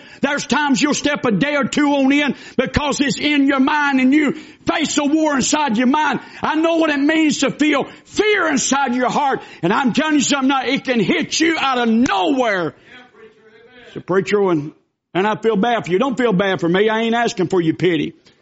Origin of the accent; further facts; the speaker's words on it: Lakeland, Georgia, United States; I said, I'm from Lakeland, Georgia, South Georgia. I'm about 30 minutes from Florida.